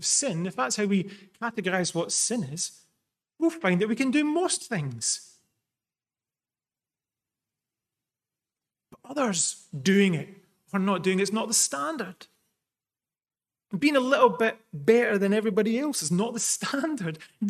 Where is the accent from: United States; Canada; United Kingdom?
United Kingdom; Scotland; It's where I'm from. I'm Scottish.